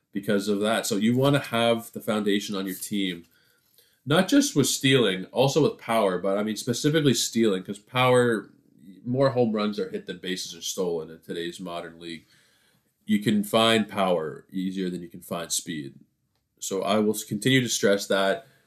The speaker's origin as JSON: {"language": "English", "town": "Toronto", "region": "Ontario", "country": "Canada", "said": "I am from Toronto, by the way."}